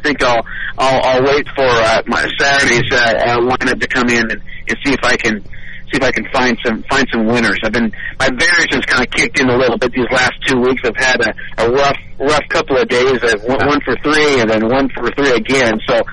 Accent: Northwest, United States; Well, I'm from the Northwest. I went to school up at Eastern Washington, Washington State

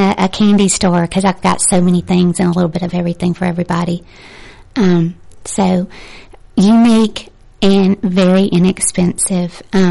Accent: Coleman, United States; I grew up in Coleman. Okay. And a graduate from Fairview High School.

